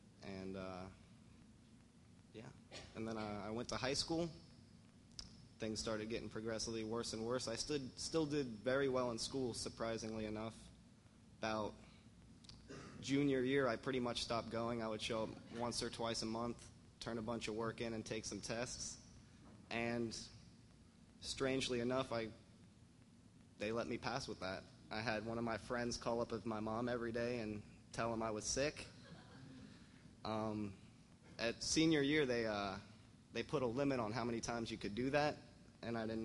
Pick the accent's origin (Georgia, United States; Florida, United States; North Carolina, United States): Florida, United States; Tampa; I was born and raised in Tampa, Florida.